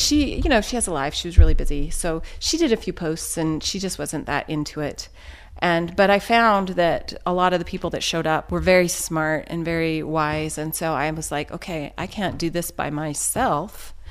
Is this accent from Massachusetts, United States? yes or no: no; Castle Dale, Utah, United States; I grew up in Castledale, Utah, in small town.